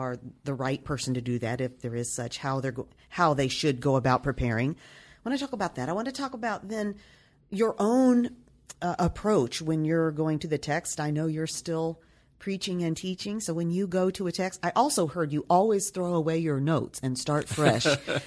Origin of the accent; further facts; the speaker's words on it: Nashville, Tennessee, United States; I come from Nashville, Tennessee.